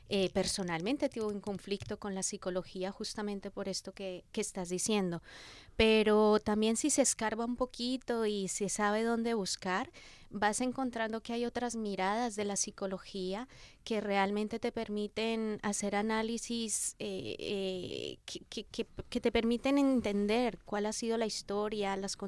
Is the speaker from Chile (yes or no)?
no; Boyacá, Colombia; mi tierra, que es Boyacá, ¿sí?, está ubicada en todo el centro de la cordillera de los Andes. Entonces, Tunja, que es la capital de Boyacá y donde estamos, un dato importante es que estamos a 2.800 metros sobre el nivel del mar